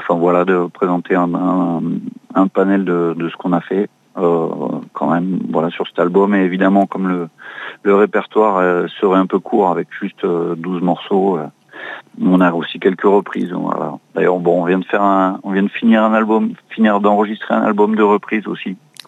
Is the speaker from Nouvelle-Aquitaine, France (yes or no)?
yes; Bayonne, Nouvelle-Aquitaine, France; Nous, on est de Bayonne